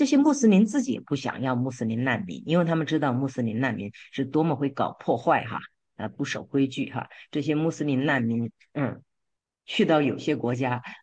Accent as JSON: {"language": "Chinese", "country": "China", "moved": "as an adult", "lives_now": "United States", "said": "我是一个中国人，我成年以后来到美国打拼啊，我在这留下来了。"}